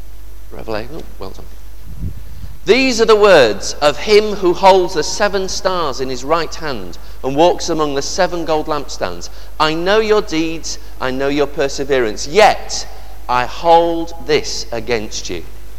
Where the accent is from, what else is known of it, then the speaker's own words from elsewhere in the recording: Doncaster, Yorkshire and the Humber, United Kingdom; I can remember growing up in Doncaster and sitting in that drafty wind tunnel of a bus station